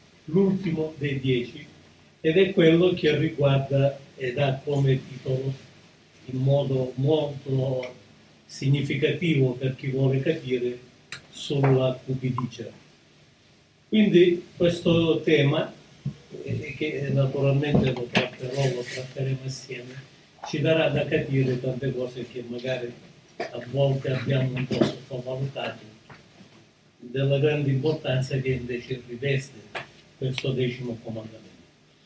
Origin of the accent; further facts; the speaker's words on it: Sicily, Italy; Permettetemi una licenza, visto che io sono siciliano, anche ai fratelli siciliani